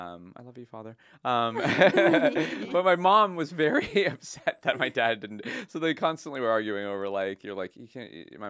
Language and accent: English; Los Angeles, California, United States; I grew up in Los Angeles, so I think I got a head start when it came to like just being around movies